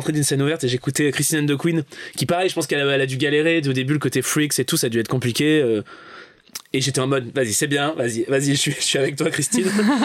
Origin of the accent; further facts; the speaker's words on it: Lyon, Auvergne-Rhône-Alpes, France; now in Paris, France; J'étais au conservatoire, je crois, de Villeurbanne, c'est à côté de Lyon.